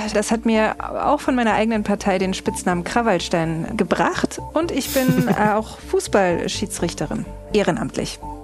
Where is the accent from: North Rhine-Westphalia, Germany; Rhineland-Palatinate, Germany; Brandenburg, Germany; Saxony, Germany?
Brandenburg, Germany; Cottbus; Ich komme aus der Lausitz, aus Cottbus